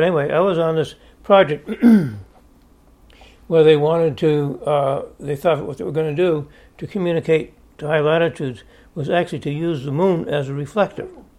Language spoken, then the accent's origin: English; New England, United States; also born or lived in Massachusetts; now in Alaska, United States; I grew up in New England, and one thing I got kind of tired of, New England is a very crowded area